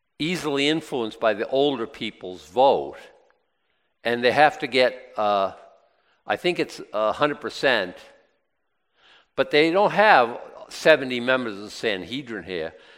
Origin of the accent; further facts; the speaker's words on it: Boston, Massachusetts, United States; everyone in Boston talks like me, or worse. I think I lost a lot of my accent.